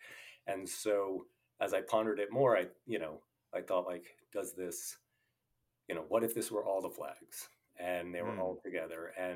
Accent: New York City, New York, United States; moved away as an adult; I grew up in New York, like right below the World Trade Center. But at that time, I had moved to Central Virginia.

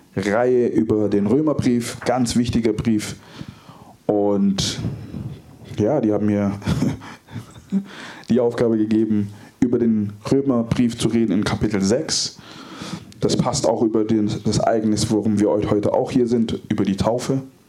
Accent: Stuttgart, Baden-Württemberg, Germany; Also meine Eltern kommen ursprünglich aus Ghana, ich bin aber hier in Stuttgart geboren, so mit Stuttgarter durch und durch.

